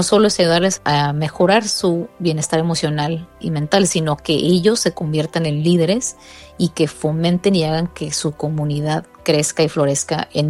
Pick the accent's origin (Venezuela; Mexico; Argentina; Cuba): Mexico; Por ejemplo, yo soy mexicana, ¿no?